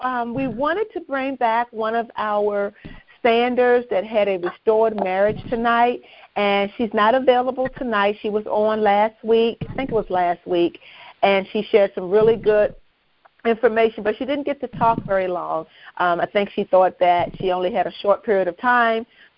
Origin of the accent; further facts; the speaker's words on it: Virginia, United States; now in Arizona, United States; I was born and raised in Virginia, but I live in Arizona.